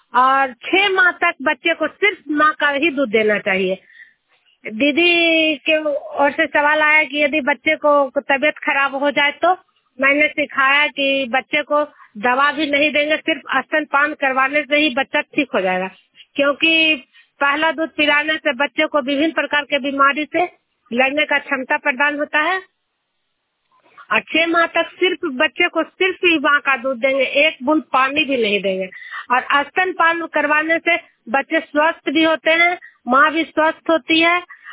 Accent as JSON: {"language": "Hindi", "town": "Juniyar", "region": "Bihar", "country": "India", "said": "मैं नालंदा जिला हिलसा प्रखंड जुनियर गांव की निवासी हूँ"}